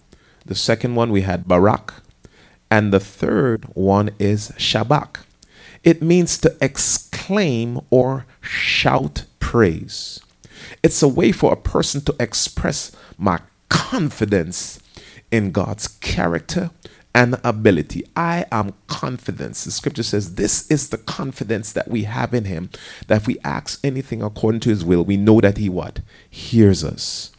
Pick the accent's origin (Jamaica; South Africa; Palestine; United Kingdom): Jamaica; also born or lived in New Jersey, United States; Now, I grew up in Jamaica, but I also spent some time in New Jersey.